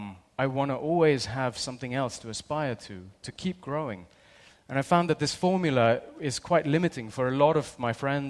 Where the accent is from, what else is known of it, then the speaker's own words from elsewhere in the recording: London, United Kingdom; I grew up in London, listening to all kinds of music.